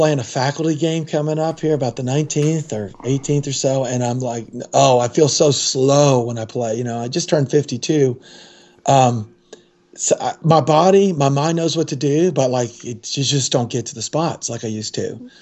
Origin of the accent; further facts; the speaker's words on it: Georgia, United States; I grew up in Georgia, and, you know, it was North Georgia, and we got a little snow, but we don't do well in snow.